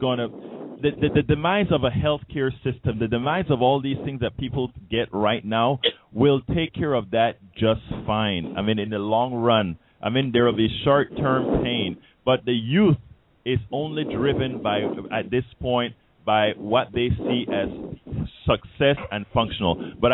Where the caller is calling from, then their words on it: San Antonio, Texas, United States; Because here's the thing, John, and … from San Antonio.